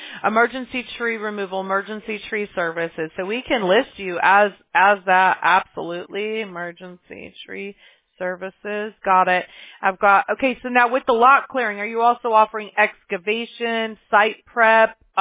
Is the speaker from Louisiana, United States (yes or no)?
no; Mobile, Alabama, United States; born there; I was born in Mobile, Alabama, so I'm a country girl at heart, you know.